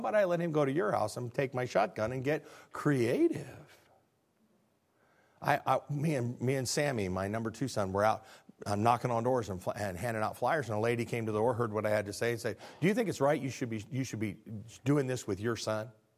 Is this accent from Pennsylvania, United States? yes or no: no; Illinois, United States; now in the school district in Illinois, my niece just called me, and there are four children in my hometown where I went to school